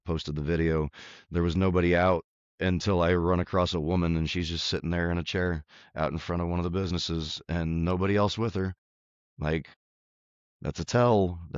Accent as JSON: {"language": "English", "country": "United States", "said": "I'm an American burger boy, and I've had burgers all across this country"}